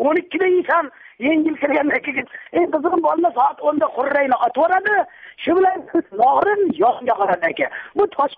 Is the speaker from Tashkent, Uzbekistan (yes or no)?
yes; Tashkent, Uzbekistan; born or raised there